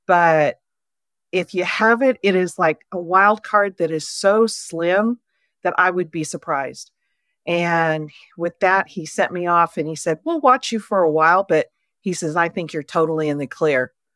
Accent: Texas, United States; accent: Texas; moved away; also born or lived in California / Guadalajara, Mexico; I grew up in West Texas for a large part of it, and then went to California, which dead end my Texas accent. For a long time, people couldn't figure out where I was from. And I'd say Texas, they go, no way.

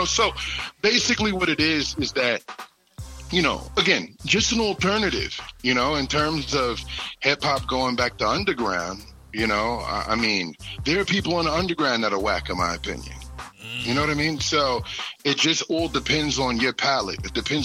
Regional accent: New York, United States; now in Atlanta, United States; I'm from New York originally, and I currently live in Atlanta, Georgia. I'm a New York guy through and through.

